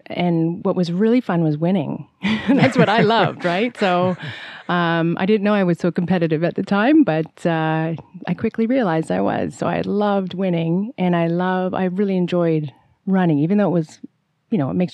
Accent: Hamilton, Ontario, Canada; And luckily growing up in Hamilton, where there are a number of really good runners have come from Hamilton, is I was really well supported there

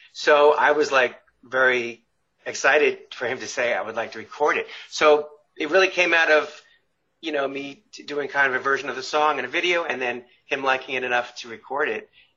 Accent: New York, United States; both from New York and we don't talk like that.

